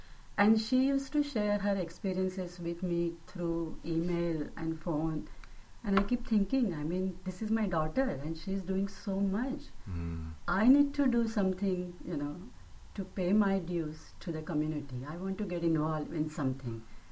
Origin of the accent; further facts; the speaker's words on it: Mumbai, Maharashtra, India; moved away; Originally, I'm from Mumbai, India, and I'm living in this country for 43 years.